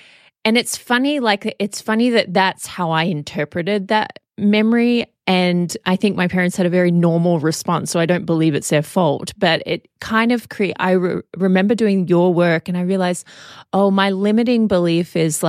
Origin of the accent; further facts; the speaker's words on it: Australia; accent: Australian; And we call it in Australia root.